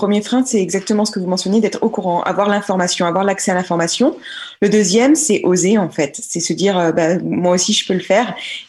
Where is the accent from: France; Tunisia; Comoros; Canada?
France; Pays de la Loire; nous venons de la Mayenne